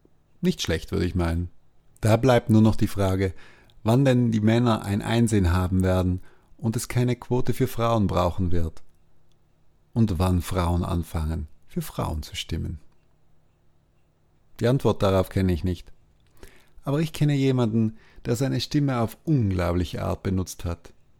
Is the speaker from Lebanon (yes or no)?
no; Switzerland; born there; Fast schon surreal in dieser Hinsicht ist mein Geburtsland, die Schweiz, eine der ältesten Demokratien Europas.